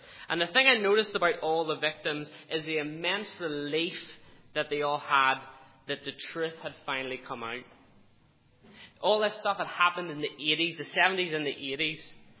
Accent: Northern Ireland, United Kingdom; When I grew up in Northern Ireland, I didn't grow up in a Christian home.

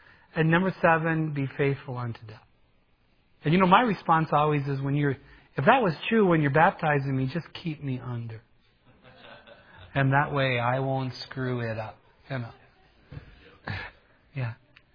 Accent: Aurora, United States; In fact, in my hometown of Aurora, the Missouri Synod Lutheran Church was giving people a handout

